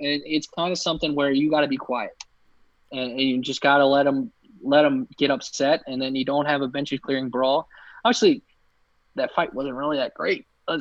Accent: Richmond, Virginia, United States; now in Kansas, United States; moving to near my hometown. I live 20 minutes outside of Richmond. I still say I live there, even though I occupy Kansas right at this moment.

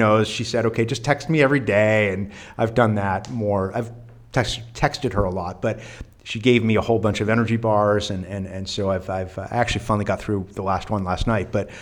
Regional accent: New York, United States; it's like, I'm a New Yorker, and I'm like, oh, and here I'm in Lviv

